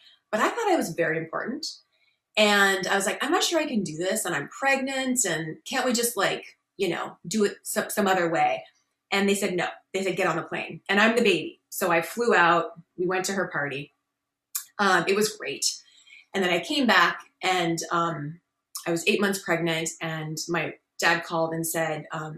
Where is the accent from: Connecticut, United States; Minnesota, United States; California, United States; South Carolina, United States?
Minnesota, United States; moved away as an adult; graduating from University of Minnesota. I grew up in Minnesota.